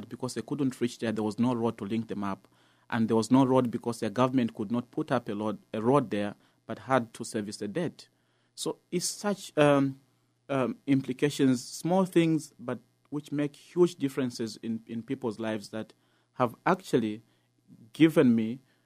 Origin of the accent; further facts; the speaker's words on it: Zambia; I come from Zambia